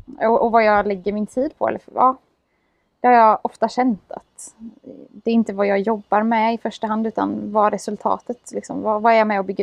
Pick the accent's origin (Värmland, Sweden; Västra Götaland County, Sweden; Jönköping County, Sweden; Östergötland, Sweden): Jönköping County, Sweden; Tranås; Jag är uppvuxen i Lövsta kyrkan i Tranås.